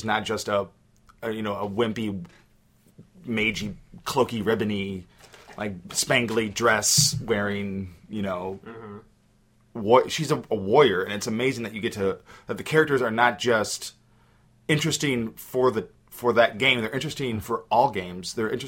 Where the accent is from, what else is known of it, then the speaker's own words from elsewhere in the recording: Midwest, United States; And being a little gay boy growing up in the Midwest, like, I love that so much.